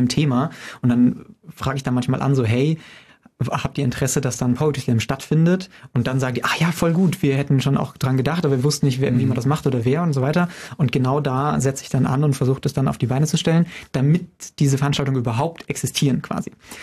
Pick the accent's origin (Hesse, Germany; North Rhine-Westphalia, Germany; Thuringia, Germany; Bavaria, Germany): Bavaria, Germany; Ingolstadt; born there; now in Regensburg, Germany; Ich bin ja gebürtig aus Ingolstadt und dann zum Studium nach Regensburg und dann einfach dort geblieben